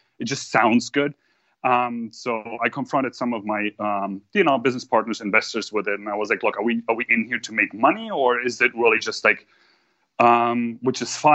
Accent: Germany; English is a second language; No, originally I'm from Europe, so German.

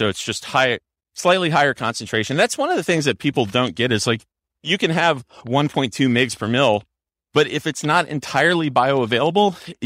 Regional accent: New Orleans, Louisiana, United States; You know, where I grew up in New Orleans, it's kind of similar, except it's more like, if you can catch it and you can deep fry it and bread it, you can eat it.

